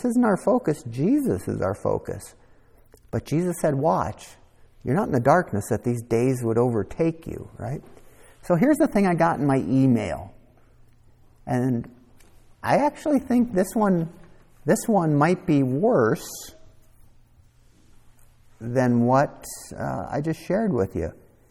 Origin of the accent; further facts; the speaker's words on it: Minneapolis, Minnesota, United States; a few miles from where I grew up in Minneapolis.